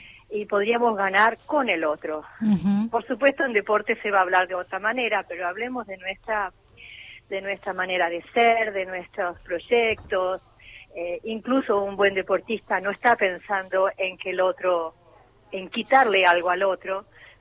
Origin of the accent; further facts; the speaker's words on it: Argentina; lo que nos está pasando como argentinos